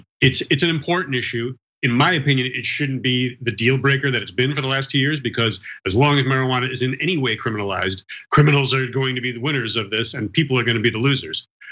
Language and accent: English; New York, United States; I'm a New Yorker, pretty much a lifelong New Yorker